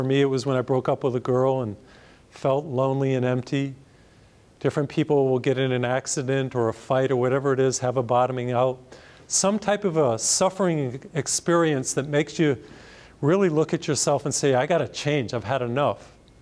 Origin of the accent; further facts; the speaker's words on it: Massachusetts, United States; I come from Massachusetts, grew up in Massachusetts.